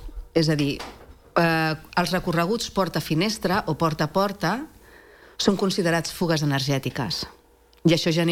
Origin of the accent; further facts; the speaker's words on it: Tiana, Catalonia, Spain; No, vinc de Tiana.